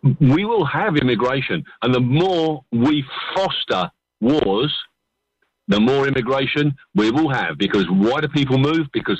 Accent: London, United Kingdom; now in Mallorca, Spain; Okay, loads and loads of immigrants in the school I went to in near New Cross.

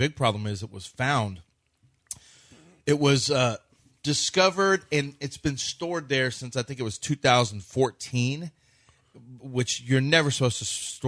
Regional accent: Texas, United States; I'm from Texas. I didn't know about the Texas City blast, but people in Texas City know about it.

